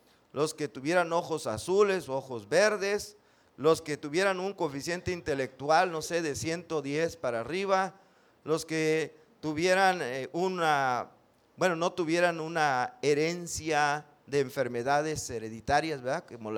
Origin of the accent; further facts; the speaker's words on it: Tampico, Tamaulipas, Mexico; nosotros doblemente pequeñitos porque somos de Tampico, bueno, los que somos de Tampico